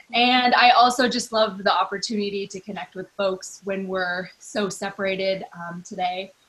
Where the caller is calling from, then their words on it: Bellingham, Washington, United States; I am calling in from Bellingham, Washington. I'm on Coastal Salish and Lummi territory.